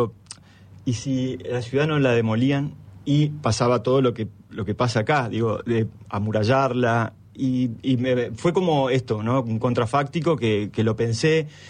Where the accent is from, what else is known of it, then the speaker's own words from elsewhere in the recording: Federación, Entre Ríos, Argentina; Yo soy de Federación, de la vieja Federación, de la que no existe más, ¿no? Digo, la que está bajo el agua, demolida y bajo el agua. Nací ahí y después viví en la nueva, que es la que está ahora y que hay termas